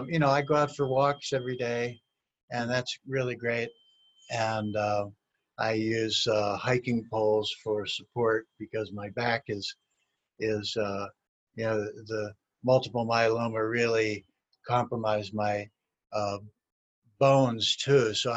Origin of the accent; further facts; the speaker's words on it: Pennsylvania, United States; I'm from Pennsylvania.